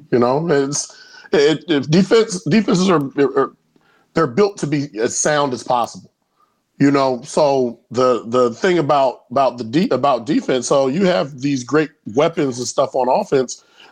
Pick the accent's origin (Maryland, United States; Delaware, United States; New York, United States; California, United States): California, United States; because, you know, I'm from California, the show me state, you know, until you show me something, you've done nothing.